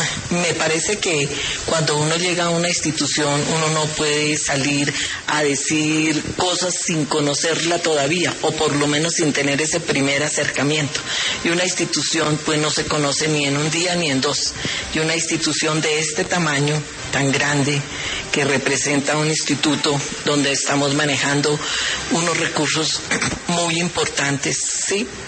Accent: Colombia; yo como colombiana tengo una responsabilidad

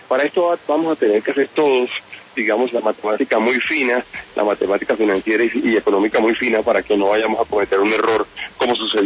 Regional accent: Colombia; tenemos que tener como colombianos muchísimo cuidado

